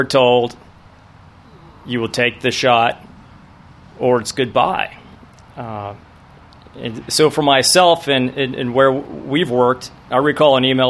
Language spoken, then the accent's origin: English; California, United States; We come from Ventura County, where we work and support our Navy.